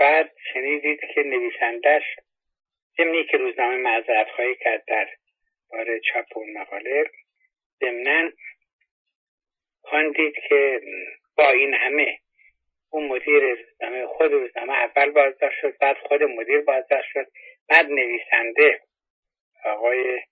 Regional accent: Iran; ما همه ایرانی هستیم

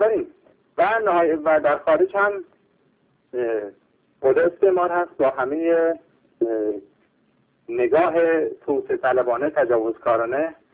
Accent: Iran; به عنوان فردی که به عنوان یک ایرانی که لااقل 30-40 سالی درگیر مسائل بوده

